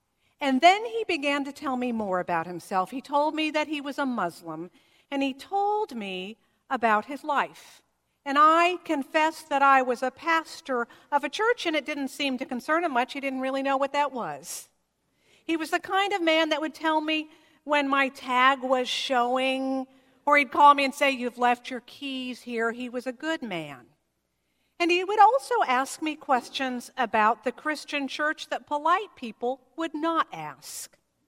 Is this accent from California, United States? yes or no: yes; California, United States; I learned that he had come from a foreign land like I did. I came from California, and he came from the Middle East.